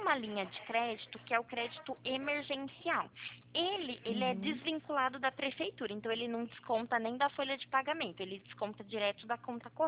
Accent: Araras, São Paulo, Brazil; porém eu sou da cidade de Araras.

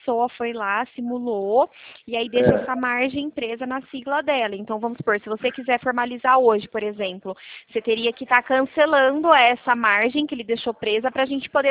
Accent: Araras, São Paulo, Brazil; Eu sou aqui de Araras.

